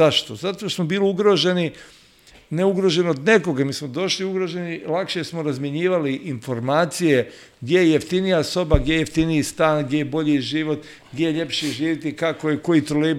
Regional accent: Bosnia & Herzegovina; now in Belgrade, Serbia; ja sam tvoj otac, kad smo došli iz Bosne, mi smo isto to tako, ja sam pitao, ušao sam na Kalnić pijacu, još sam ja zato bio Beograđanin

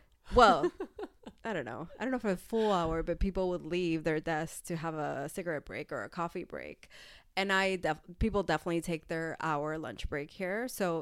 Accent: United States; Yeah. I mean, I'm American after all.

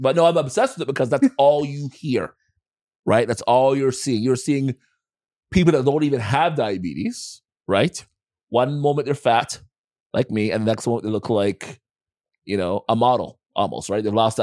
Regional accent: Jamaica; I'm Jamaican, and I don't carry stress.

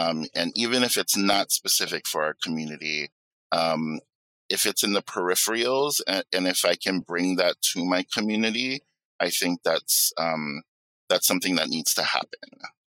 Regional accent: Hawaii, United States; Aloha everyone … I come from Hawaii, the island of Oahu.

